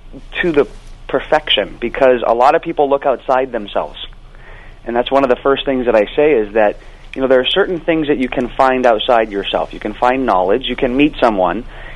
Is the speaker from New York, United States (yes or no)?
no; Hawaii, United States; Yeah, growing up in Hawaii, volleyball is probably the bigger sport out there